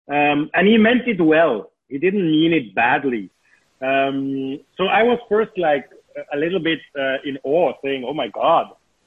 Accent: Argentina; also born or lived in Switzerland / Panama / Venezuela; I come from a Swiss family. I was born in Switzerland, but I basically was not raised there. I was raised in Latin America, between Panama, Venezuela, and mostly Argentina. So I lived over 20 years of my life in Latin America. My parents were expats.

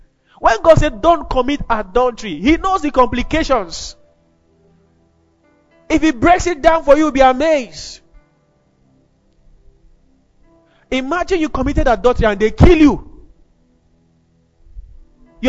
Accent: Kaduna, Kaduna State, Nigeria; We grew up in Kaduna together.

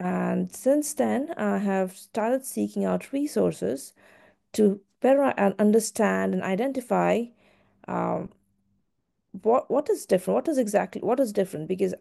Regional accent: India; moved away as an adult; now in United States; I am originally Indian, and I grew up in India, completed my education there, and then part of my education there, and then moved to the States for my grad school degree and for work.

